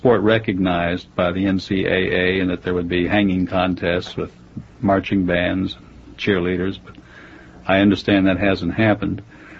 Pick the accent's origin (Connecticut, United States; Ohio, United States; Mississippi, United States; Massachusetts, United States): Ohio, United States; Columbus; I was born and reared in Columbus, Ohio, but it was virtually woodland and fields when I was a boy. This was in Clintonville in North Columbus, where I grew up there and went to North High School, went to Ohio State.